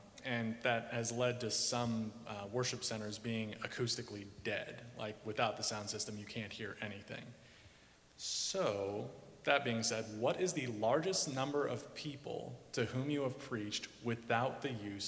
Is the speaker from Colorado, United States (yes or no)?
yes; Denver, Colorado, United States; from Denver, Colorado.